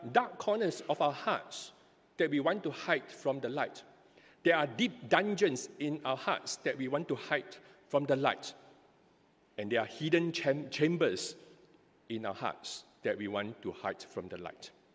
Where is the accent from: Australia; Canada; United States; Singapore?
Singapore; Back in the 1980s, I grew up in Toa Payoh, and in those days, we had occasional blackouts.